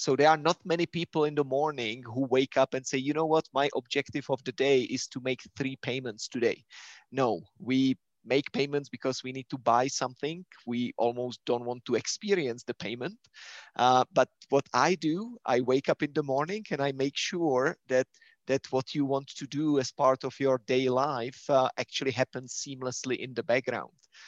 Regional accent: Czechia; I was responsible in Czech Republic, which was my home country, for issuance of currency.

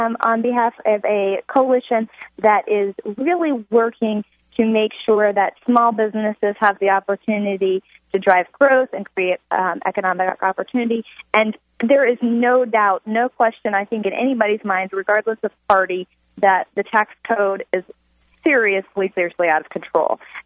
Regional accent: Titusville, Florida, United States; So, and being a Florida girl, I'm from Titusville, Florida.

